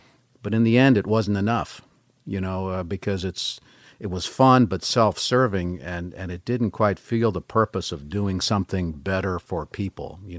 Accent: California, United States; first language French; English is a second language; and I was born there. I grew up in the Bay Area. Kind of an outcast, because my mom, the common language was English, because my mom didn't speak Russian and my dad didn't speak French, but she talked to me when I was young, so French was my first language

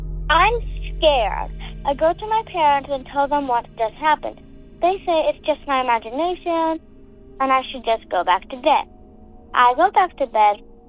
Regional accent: Colorado Springs, Colorado, United States; I'm from Colorado Springs, Colorado.

